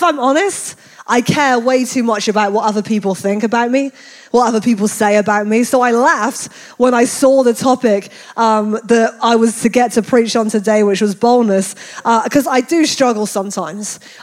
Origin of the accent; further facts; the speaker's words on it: United Kingdom; moved away as an adult; now in United States; I am actually British missionary to the US. I'm an AG pastor.